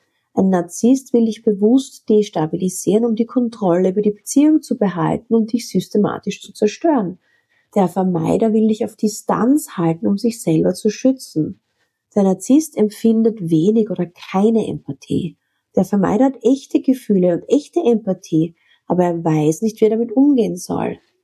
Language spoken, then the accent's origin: German; Graz, Styria, Austria; Buchhalterin aus Graz, aus meiner Heimatstadt